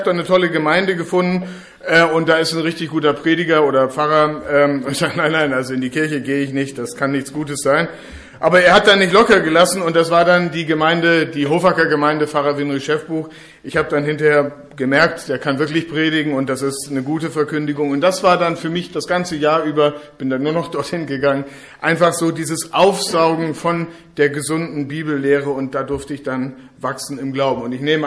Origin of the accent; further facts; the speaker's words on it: Lower Saxony, Germany; moved away as an adult; Ich komme aus Ostfriesland und der Zivildienst in Stuttgart, das war für mich also der erste Schritt weg von zu Hause.